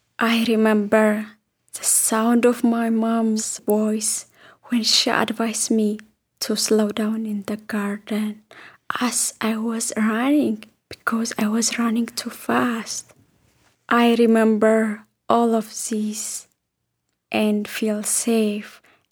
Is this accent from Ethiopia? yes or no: yes; Ethiopia; I'm from Ethiopia.